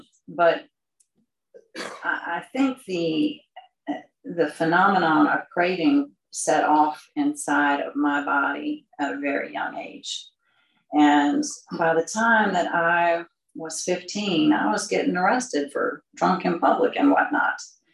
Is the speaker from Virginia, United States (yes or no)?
yes; Richmond, Virginia, United States; So I was born in Charlottesville, but I was really raised in Richmond and have spent most of my life there with the exception of a few years here and there.